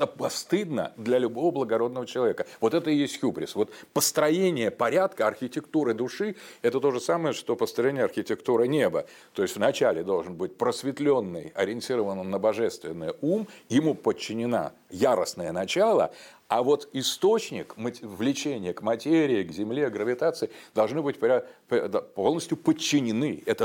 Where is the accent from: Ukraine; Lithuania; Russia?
Ukraine; Donbas; Я с Донбасса, я здесь.